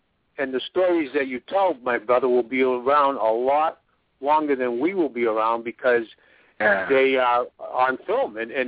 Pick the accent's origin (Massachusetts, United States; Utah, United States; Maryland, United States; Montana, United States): Massachusetts, United States; also born or lived in New York City; I was born in New York City. They brought us up to Massachusetts when we were kids, you know, little kids.